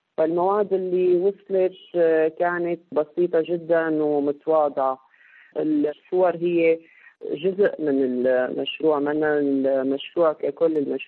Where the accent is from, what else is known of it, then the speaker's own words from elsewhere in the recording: Syria; حتى لو كسوريين بس عنا ذاكرة مع هذا المكان اللي هو مخيم اليرموك